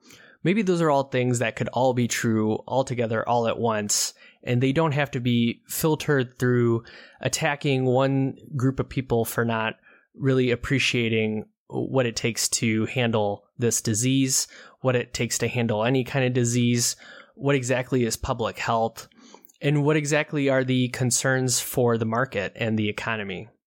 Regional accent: Ann Arbor, Michigan, United States; For example, here at my hometown of Ann Arbor, Michigan, there is a large hospital system

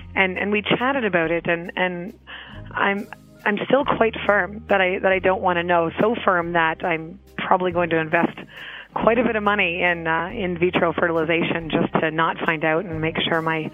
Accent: Madison, Wisconsin, United States; I am from Madison, Wisconsin. I'm 33 years old.

